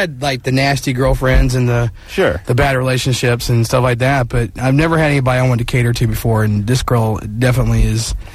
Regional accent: Georgia, United States; now in Tarzana, United States; From Georgia.

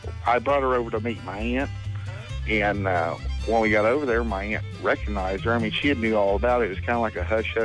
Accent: Malone, Kentucky, United States; moved away as an adult; Actually, like I was telling the lady, I just moved up here. I appreciate your show. But I'm from Malone, Kentucky. I've been up here for about 3.5 months.

